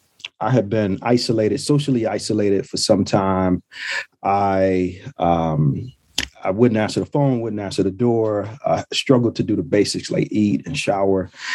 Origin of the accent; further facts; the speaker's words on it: Chicago, Illinois, United States; Born and raised in Chicago, native Southsider, and grew up like a lot of young people, somewhat rumble tumble. Spent most of my formative years in the Chatham neighborhood and some years in the South Shore neighborhood.